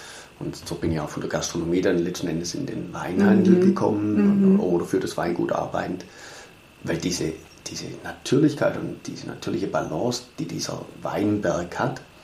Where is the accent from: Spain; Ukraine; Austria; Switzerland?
Spain; Ich als Spanier habe immer das Iberische.